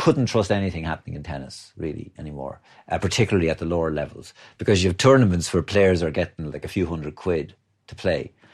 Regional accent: Athlone, Westmeath, Ireland; Like, I'm from Athlone, and here we are, like, at the town where the team I supported, you know, as a lad, becomes famous

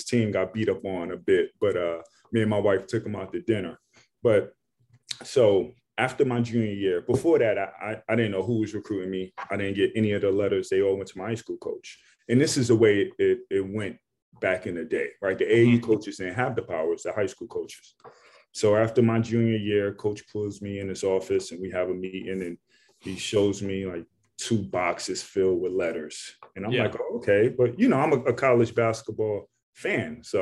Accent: New York City, New York, United States; And I'm from New York City, you know, Ed Coder, Shamon Williams.

